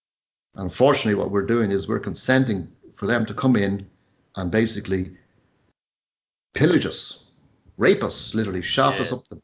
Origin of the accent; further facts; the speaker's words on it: Zambia; born there; I was born in Africa. I was born in Zambia. So I have a bit of a, you know, I like to see what's going on in Africa, you know. I kind of, you know, because I suppose I was born there, I feel I have an affinity for the place